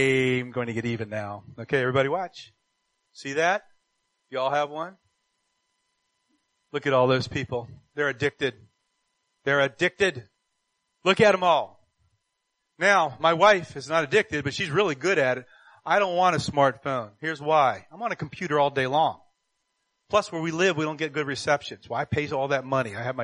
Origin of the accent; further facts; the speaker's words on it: Pennsylvania, United States; Where I grew up in Pennsylvania, all the mansions are on top of the hill.